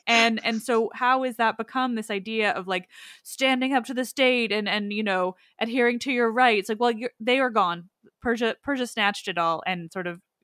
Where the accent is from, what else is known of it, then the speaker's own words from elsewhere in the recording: Canada; I'm Canadian